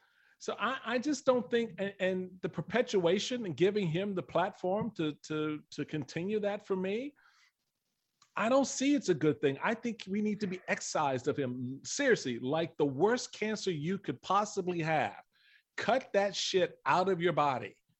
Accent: Washington, District of Columbia, United States; I grew up in Washington, D.C., all right, Chocolate City, right?

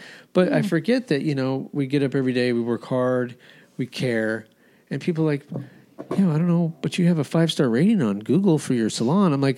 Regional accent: Albuquerque, New Mexico, United States; also born or lived in San Diego, United States; I moved here from San Diego. I lived out in California. I grew up in Albuquerque.

